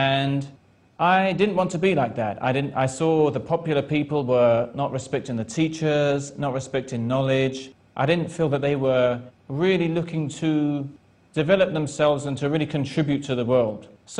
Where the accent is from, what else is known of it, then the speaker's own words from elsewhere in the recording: United Kingdom; I'm from Britain. I was raised in a non-religious secular family.